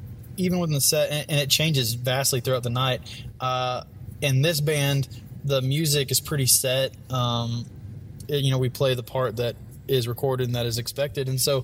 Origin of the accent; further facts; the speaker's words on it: Waco, Texas, United States; So I grew up in Waco, Texas, and I made my way out west to Lubbock to go to Texas Tech.